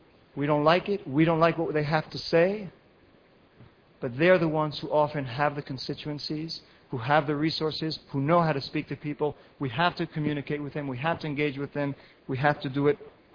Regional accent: France; also born or lived in New York, United States; My father's Egyptian. I'm Jewish. I was born in New York. I was raised in France.

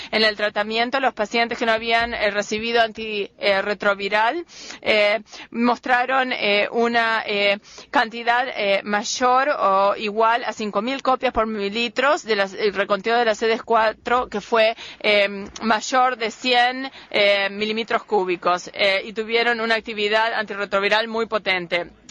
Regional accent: New York, United States; provengo de Nueva York.

